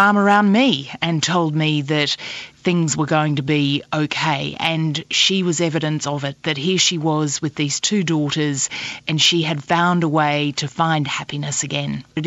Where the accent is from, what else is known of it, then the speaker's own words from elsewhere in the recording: Australia; my great effort for the interview that we had with the Cuban president was saying El Comandante and we are Australian.